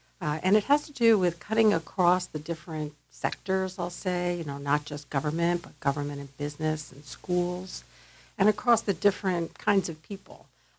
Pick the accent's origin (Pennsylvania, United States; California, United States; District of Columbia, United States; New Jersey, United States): New Jersey, United States; and I'm from New Jersey, and my governor did it as well right away, so I'm very happy.